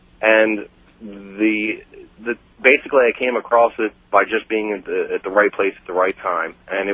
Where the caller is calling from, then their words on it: Baltimore, Maryland, United States; Baltimore, Maryland, live 105.7.